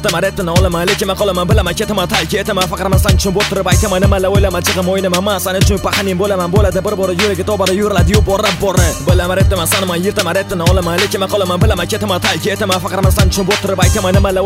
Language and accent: English; Fergana, Fergana Region, Uzbekistan; Hello and welcome to Fergana My favorite city My hometown